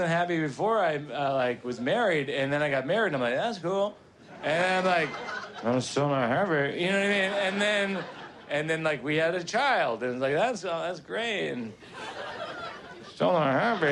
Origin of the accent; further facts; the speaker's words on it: Shrewsbury, Massachusetts, United States; This week, I visited Shrewsbury, my hometown. I grew up in Shrewsbury, Massachusetts, yeah. I went to St. Mary's School, it's Catholic grade school from grade 1 through 8.